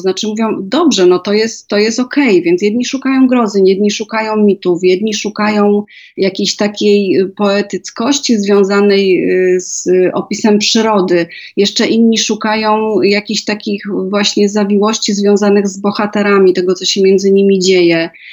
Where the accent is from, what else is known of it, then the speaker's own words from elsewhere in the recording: Galicia, Poland; Ja pochodzę z Galicji